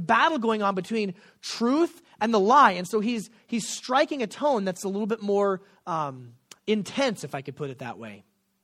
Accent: Anchorage, Alaska, United States; okay, this is from growing up in Anchorage, Alaska, kind of a small town. There's only one person in the room who can identify with me on that. But growing up in Anchorage, we never got popular bands coming through town.

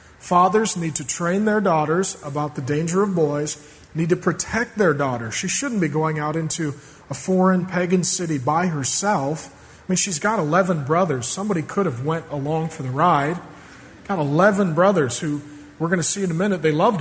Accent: SeaTac, Washington, United States; I grew up in SeaTac. You can't be that naive. You don't go for walks at night in SeaTac

